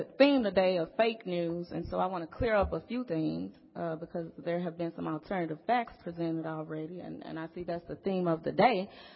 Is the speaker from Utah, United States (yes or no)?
no; Pleasant Grove, Texas, United States; I grew up in the neighborhood. I grew up in Pleasant Grove. As a matter of fact, I grew up in District 5